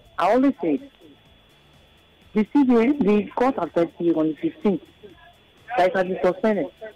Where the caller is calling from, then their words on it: Kitui, Kitui County, Kenya; I'm calling from Kitu.